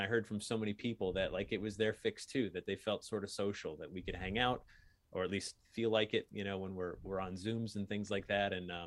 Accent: Connecticut, United States; I grew up in Connecticut.

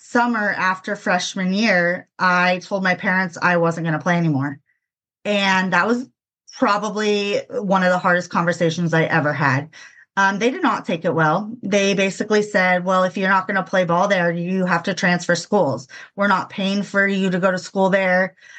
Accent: California, United States; Yeah, so I grew up in California, still there, or here, whatever you want to call it.

